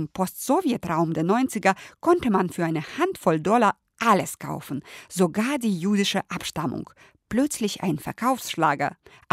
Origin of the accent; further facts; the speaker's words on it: Uzbekistan; first language Russian; German is a second language; now in Germany; Ukraine, Belarus, Moldau, Georgien und Usbekistan, wie ich. Russisch ist an uns nur unsere Muttersprache und die Mentalität.